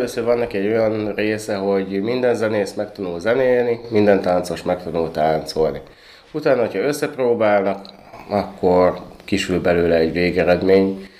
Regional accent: Kecskemét, Bács-Kiskun, Hungary; Hát 3 kecskemétiek vagyunk

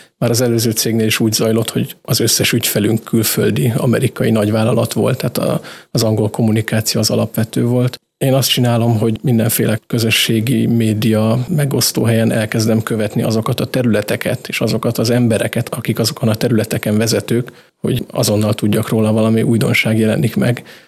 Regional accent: Kiskunhalas, Bács-Kiskun, Hungary; born there; Igen, Kiskunhalason születtem, és a Szilárd Járon gimnáziumban tanultam.

